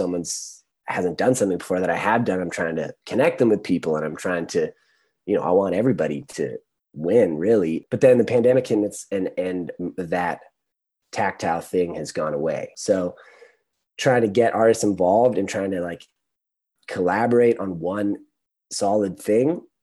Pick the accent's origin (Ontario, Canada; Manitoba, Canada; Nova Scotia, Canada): Ontario, Canada; Toronto; I grew up in Toronto, born and raised in Toronto, and grew up all over the city.